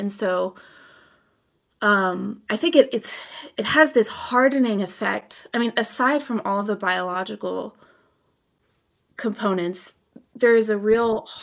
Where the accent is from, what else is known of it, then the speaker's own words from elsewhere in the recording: United States; I reflect on my you know, younger teen life and just growing up in America, what that's like.